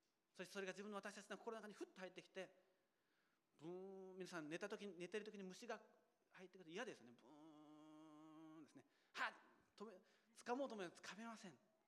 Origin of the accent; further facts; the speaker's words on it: Kyushu, Japan; 私九州出身ですから、高崎山というお猿さんの山があります